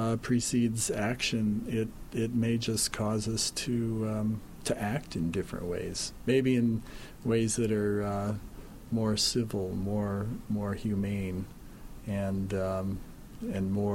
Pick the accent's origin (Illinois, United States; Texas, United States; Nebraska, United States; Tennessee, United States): Nebraska, United States; I grew up in Nebraska, and the speech there is very slow, I think because there are so few people, and people enjoyed talking to each other.